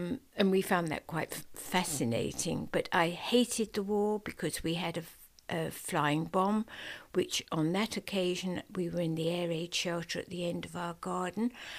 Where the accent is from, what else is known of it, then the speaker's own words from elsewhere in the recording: Claygate, South East England, United Kingdom; I was born in Claygate, which was then a very small village. And I was born 1930, January the 29th.